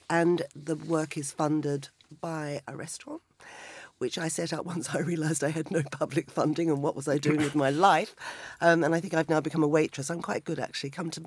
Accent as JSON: {"language": "English", "country": "Australia", "said": "I'm Australian as well"}